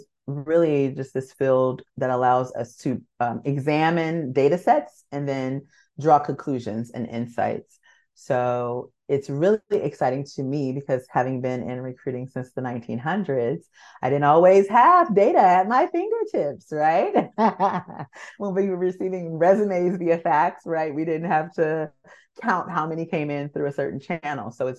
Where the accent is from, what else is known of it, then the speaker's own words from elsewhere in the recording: Los Angeles, California, United States; now in Vancouver, Canada; And I am from Los Angeles, California, living here in Vancouver, British Columbia now.